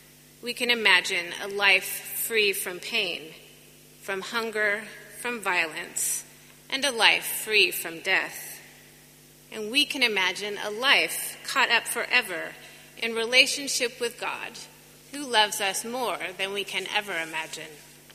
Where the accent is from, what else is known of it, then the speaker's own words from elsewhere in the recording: United States; now in England; as an American living in England who has never known the reality of poverty